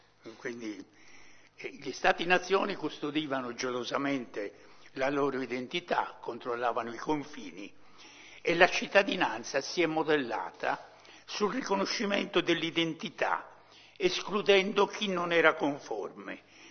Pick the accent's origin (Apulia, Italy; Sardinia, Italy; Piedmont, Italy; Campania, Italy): Sardinia, Italy; Lanusei; born there; Io per caso sono nato a Lanusei, non c'era nessuno a Lanusei.